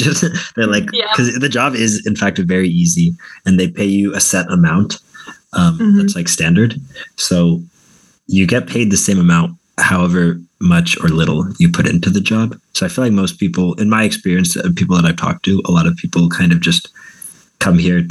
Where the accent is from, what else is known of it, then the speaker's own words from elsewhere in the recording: Colorado, United States; I say I'm from Colorado.